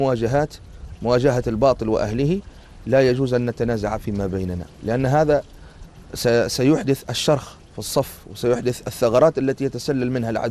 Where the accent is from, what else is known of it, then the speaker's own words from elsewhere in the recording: Tunisia; فلا يزال عندنا في تونس مع الأسف أناس يحقدون على الإسلام